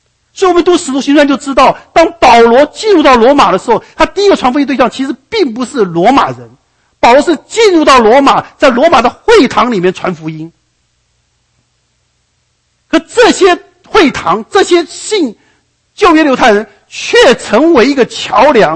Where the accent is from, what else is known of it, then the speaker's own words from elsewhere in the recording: Taiwan; 我是从台湾来的，我对天安门事件也不懂